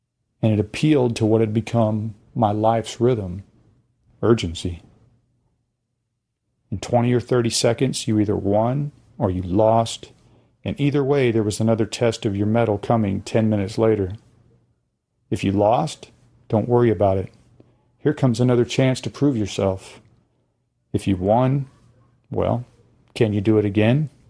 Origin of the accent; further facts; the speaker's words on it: Pensacola, Florida, United States; my wife and I stopped at a Greyhound racetrack in my hometown of Pensacola, Florida.